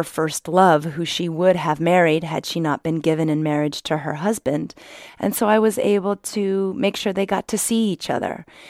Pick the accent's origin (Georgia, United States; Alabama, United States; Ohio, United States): Ohio, United States; Granville; It just felt so important that the people in my hometown of Granville, Ohio, got to meet her, and she came.